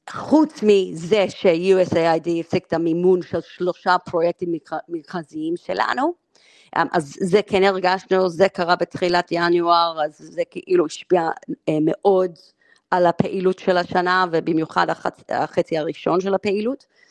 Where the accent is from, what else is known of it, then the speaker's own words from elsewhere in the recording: Melbourne, Victoria, Australia; moved away as an adult; now in Israel; גדלתי בתקופת האוזלו, ככה, ואז קיבלתי החלטה שאני עולה לארץ, שגדלתי במלבן, בבית ספר מנסקופס.